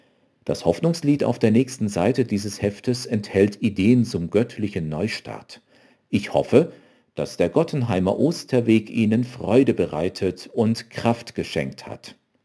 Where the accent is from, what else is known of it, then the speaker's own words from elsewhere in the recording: Baden-Württemberg, Germany; In meiner Heimat überragt der Letzenberg die Rheinebene.